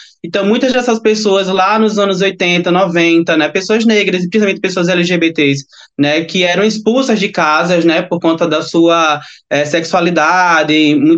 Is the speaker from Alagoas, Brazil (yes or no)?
yes; Alagoas, Brazil; uma pessoa que vim de Alagoas, uma pessoa que é negra, uma pessoa que é trans não binária